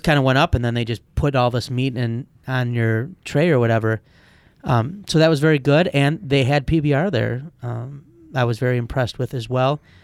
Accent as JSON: {"language": "English", "region": "Midwest", "country": "United States", "said": "I'm a Midwesterner, I think. I like Detroit. I like Milwaukee."}